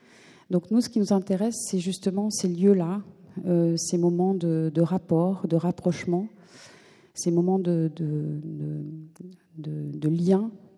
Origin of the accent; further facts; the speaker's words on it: Lille, Hauts-de-France, France; je peux le dire parce que je suis lilloise, mais c'est vrai qu'à Lille, il pleut souvent